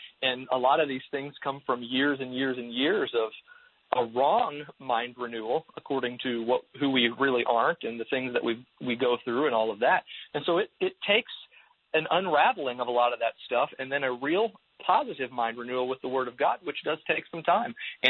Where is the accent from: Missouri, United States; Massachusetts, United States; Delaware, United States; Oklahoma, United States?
Missouri, United States; to this youth group that was just about 15 minutes away in Illinois, across the river, and because I was raised in Missouri.